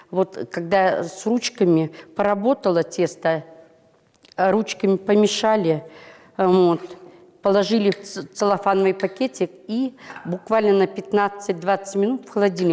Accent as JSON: {"language": "Russian", "region": "Ural", "country": "Russia", "said": "Да, я чистая с Урала."}